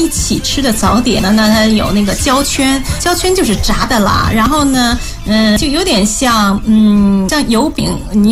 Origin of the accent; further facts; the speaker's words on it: Beijing, China; 我呢是从北京来的，那我就说几样，在北京非常有特色的小吃。